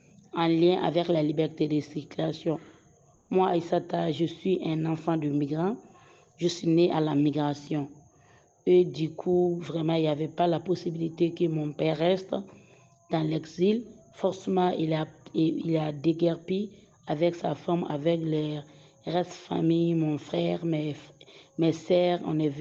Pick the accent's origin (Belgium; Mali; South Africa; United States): Mali; Je viens de l'Afrique de l'Ouest, plus précisément le Mali.